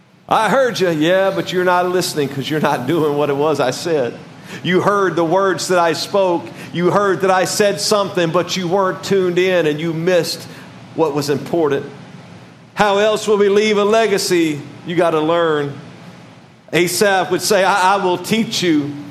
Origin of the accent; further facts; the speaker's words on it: Louisiana, United States; I was raised in Louisiana. And the station that played the Saints games where I live, I was raised outside of Baton Rouge primarily. It's about an hour from New Orleans